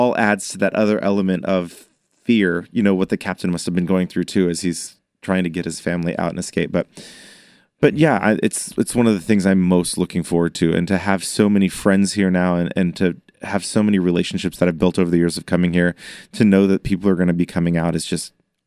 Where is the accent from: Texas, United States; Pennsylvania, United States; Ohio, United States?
Texas, United States; Austin; Well, I grew up in Austin, Texas, played sports my whole life.